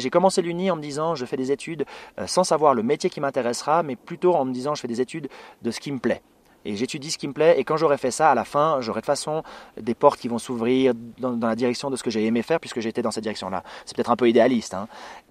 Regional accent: Valais, Switzerland; je viens du Valais donc c'était le journal qui se présentait le mieux.

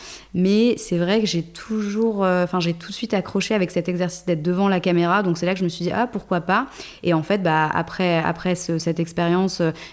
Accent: Paris, Île-de-France, France; now in Bordeaux, France; Avant ça, j'avais grandi à Paris, fait mes études entre Aix, Toulouse et New York.

